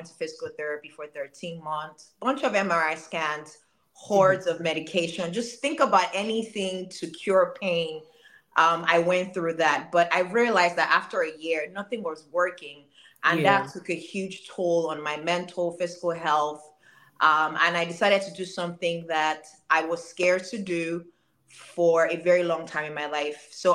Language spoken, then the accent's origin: English; Nigeria; moved away as an adult; now in United States; So I was born and raised in Nigeria, and you know, I moved here to the United States about 8 years ago